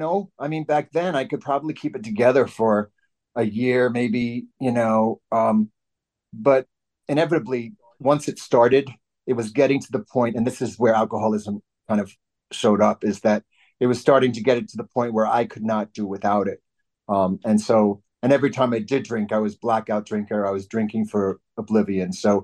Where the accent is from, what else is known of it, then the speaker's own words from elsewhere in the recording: Long Island, New York, United States; 18 was the drinking age in New York, where I grew up. I grew up on Long Island.